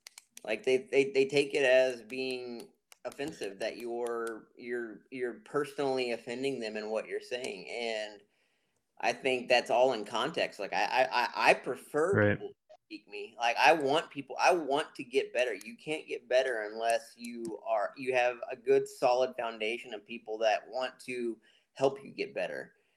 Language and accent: English; Minnesota, United States; Skull, I'm from Minnesota as well.